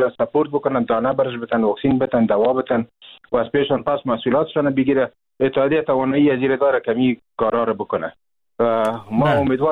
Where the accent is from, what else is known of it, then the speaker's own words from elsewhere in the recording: Afghanistan; ما و شما از افغانستان هستیم